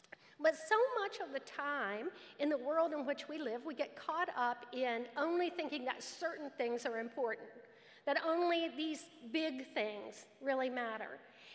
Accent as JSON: {"language": "English", "country": "United States", "tie": "born or raised there", "said": "I was raised on a farm. I was raised in Jackson County on a farm."}